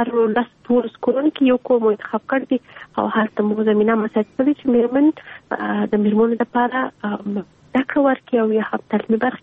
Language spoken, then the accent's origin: Pashto; Kandahar, Afghanistan; زه خپل د کندهار یم